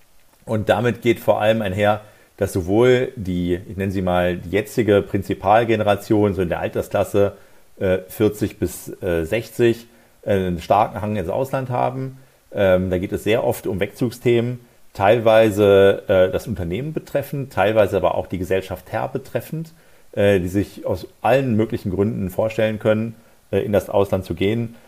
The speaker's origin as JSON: {"language": "German", "region": "North Rhine-Westphalia", "country": "Germany", "said": "Das sage ich als Westfale"}